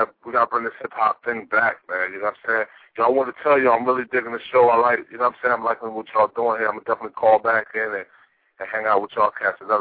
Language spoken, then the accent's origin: English; Philadelphia, Pennsylvania, United States; Yeah, I'm from Philly.